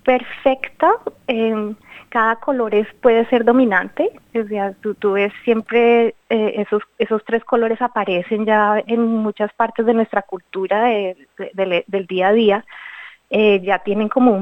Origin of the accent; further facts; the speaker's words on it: Colombia; Creciendo en Latinoamérica, rodeada de tantas historias, de simbolismo, de fe